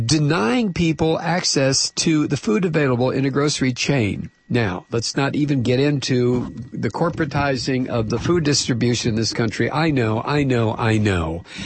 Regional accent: Midwest, United States; When I was a kid growing up, you know, we had A&P. I grew up in the Midwest.

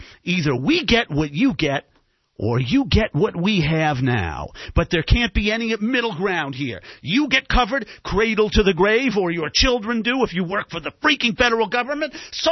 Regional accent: Wellesley, Massachusetts, United States; now in Los Angeles, United States; She's from Weston, Massachusetts. I'm from Wellesley, the town over. And we're both in L.A.

